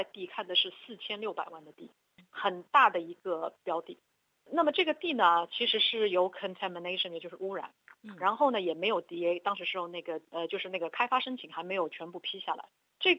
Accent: China; 因为我们中国人都是以人情为主的嘛

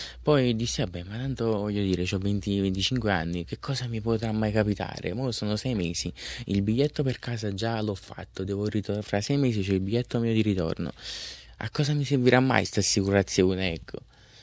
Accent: Maddaloni, Campania, Italy; Io sono di Maddaloni, provincia di Caserta.

